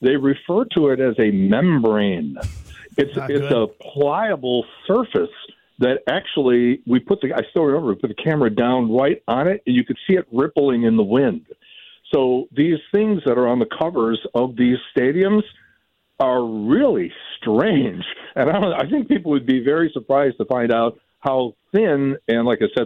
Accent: Chicago, Illinois, United States; now in St. Louis, United States; I grew up in Chicago, followed the Cubs in St. Louis for almost 40 years, followed the Cardinals

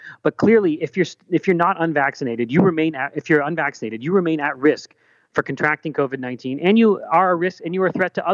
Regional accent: Pittsburgh, Pennsylvania, United States; I know in my hometown in the suburbs of Pittsburgh, one of the chief medical officers there is waiting for bigger hospitals to do it before he does it

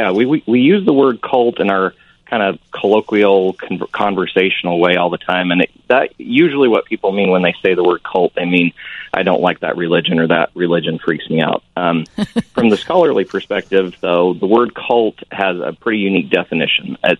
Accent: Idaho, United States; I was raised in Southeast Idaho. I'm on both sides of my family. I was at least a fourth-generation Mormon.

